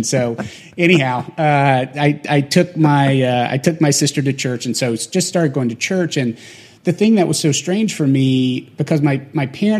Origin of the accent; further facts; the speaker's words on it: Bible Belt, United States; I was hanging out with guys who were former enlisted, and I grew up in the Bible Belt.